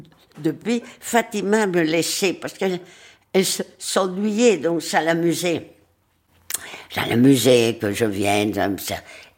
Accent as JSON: {"language": "French", "town": "Madrid", "region": "Community of Madrid", "country": "Spain", "tie": "born or raised there", "said": "puisque j'ai été élevée à Madrid. Et que je parle espagnol, peut-être même mieux que le français."}